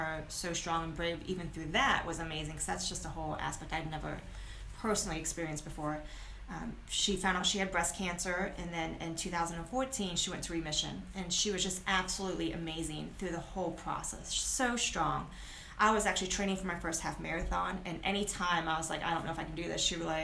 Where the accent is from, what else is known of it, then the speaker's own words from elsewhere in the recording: Ohio, United States; now in Charlotte, United States; I moved from Ohio, actually, just south of Cleveland. I say just south, but it's actually like an hour and a half south. And there's like little towns, and then there's like a little bit of nothing, and then like in the hole, that's where I'm from.